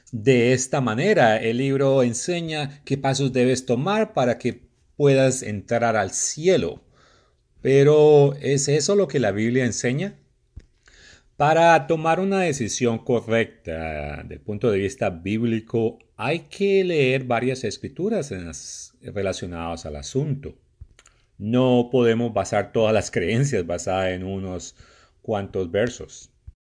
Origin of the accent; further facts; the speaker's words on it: Panama; vengo a ustedes desde la República de Panamá.